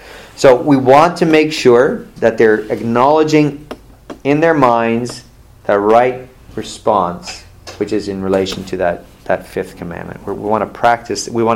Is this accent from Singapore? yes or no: no; Toronto, Ontario, Canada; moved away as an adult; now in Mississippi, United States; Okay, we came from Toronto, Canada.